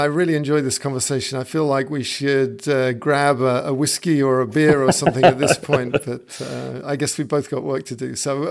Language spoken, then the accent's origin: English; England, United Kingdom; when I grew up in England, there was a class structure